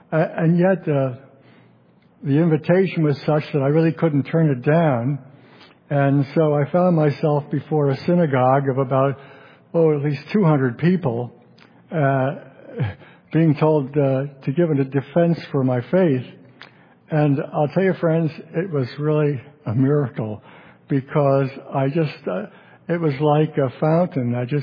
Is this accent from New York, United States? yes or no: yes; New York, United States; called upon to give a defense for my faith in Jesus before my hometown synagogue in upstate New York.